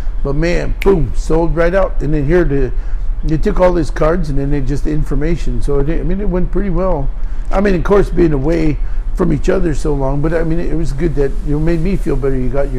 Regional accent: Alaska, United States; Because I'm from Alaska.

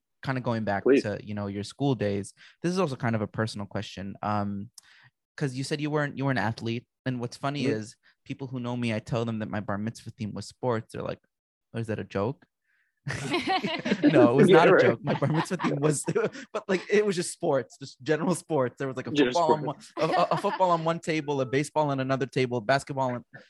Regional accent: Florida, United States; Gia and I grew up in South Florida, which is, you know, may not be a small town.

